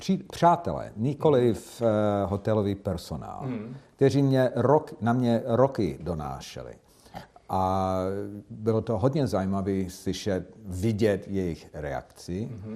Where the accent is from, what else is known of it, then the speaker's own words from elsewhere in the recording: United States; Czech is a second language; Jako Američan, který umí česky a není i hned patrný, že je cizinec.